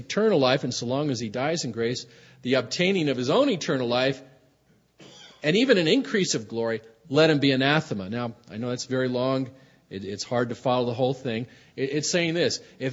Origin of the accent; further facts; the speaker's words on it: San Francisco, California, United States; I was taught this as a young Catholic growing up in San Francisco at St. Monica's Grammar School.